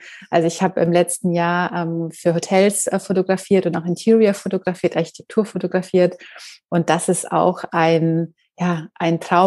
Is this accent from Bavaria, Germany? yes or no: yes; Munich, Bavaria, Germany; ich bin aus München